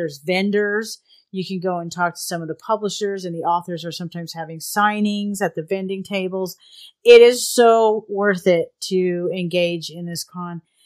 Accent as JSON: {"language": "English", "town": "Albuquerque", "region": "New Mexico", "country": "United States", "tie": "born or raised there", "said": "I will probably be on site there because Albuquerque is my hometown."}